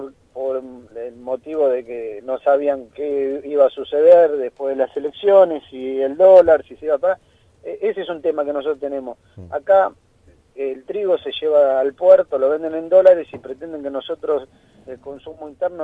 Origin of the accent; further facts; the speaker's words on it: Lanús, Buenos Aires Province, Argentina; Por ejemplo, yo soy de Lanús, en el centro de Lanús un alquiler que se paga mucha plata